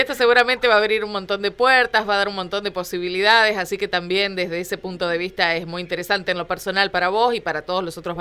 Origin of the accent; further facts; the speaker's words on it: Santa Fe, Argentina; como santafesinos también estamos orgullosos